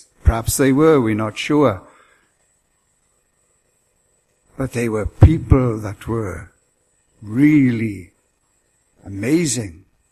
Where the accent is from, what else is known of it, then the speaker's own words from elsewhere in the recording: United Kingdom; I've chosen this one not because I'm a Brit